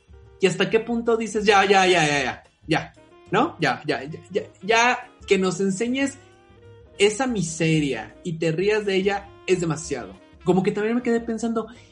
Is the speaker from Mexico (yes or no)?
yes; Mexico; como mexicanos, es en dónde exorcizamos nuestros demonios, ¿no?